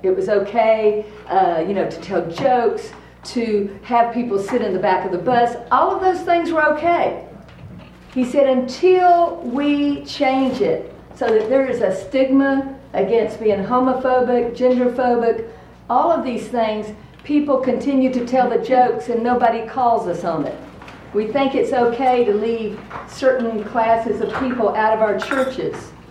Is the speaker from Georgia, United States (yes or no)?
yes; Atlanta, Georgia, United States; also born or lived in Kentucky; So yes, I am from the South. I grew up in Atlanta. And then I spent 22 years in Kentucky before I met this wonderful woman and married her.